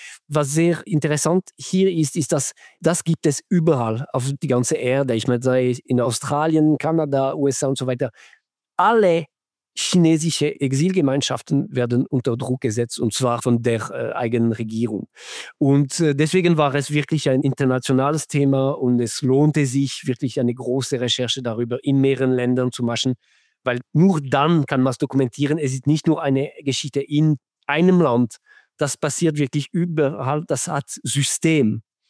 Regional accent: Switzerland; Aber ich als Schweizer, ich habe nie einen solchen Anruf bekommen.

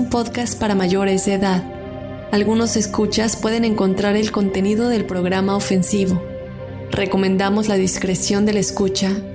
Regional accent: Tulancingo, Hidalgo, Mexico; Yo soy de Tulancingo, Hidalgo, México. Una ciudad vieja, ya que cuenta con asentamientos prehistóricos y se cree que son muy viejos.

